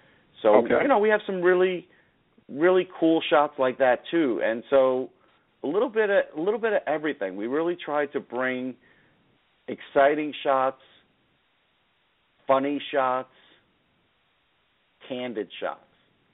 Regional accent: New York, United States; Dr. J, who I grew up idolizing on Long Island, you know, as a member of the New York Nets.

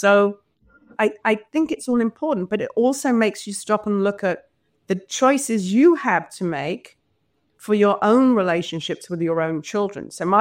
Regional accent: England, United Kingdom; when growing up in England, I was lucky enough to have Monty Python and all these great comedians and comedy shows

